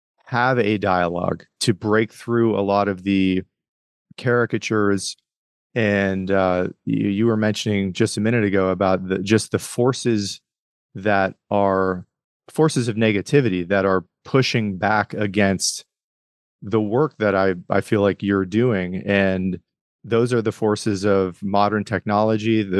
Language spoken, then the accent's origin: English; Rust Belt, United States; I grew up in the Rust Belt with, you know, basically half Democrats, half Republicans.